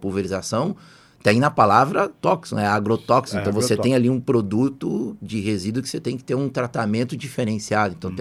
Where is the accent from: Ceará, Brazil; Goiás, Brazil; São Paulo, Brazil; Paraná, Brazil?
São Paulo, Brazil; todos sabem que eu sou do interior de São Paulo